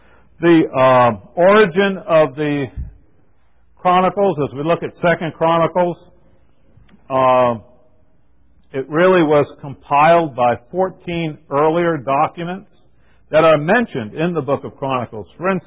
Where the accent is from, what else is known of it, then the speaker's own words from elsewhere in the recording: the North, United States; accent: northern with a southern twist; like me from the north talking like a southerner, you know, y'all. I got a little southern twist in my northern accent.